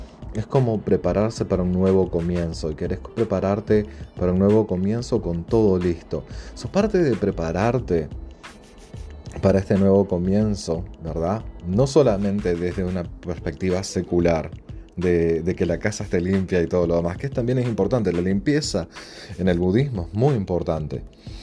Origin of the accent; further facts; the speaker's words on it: Uruguay; Yo me crié y me crié en Uruguay, y está esta costumbre también de antes del año nuevo limpiar todo, tirar todo lo viejo, deshacerte del almanaque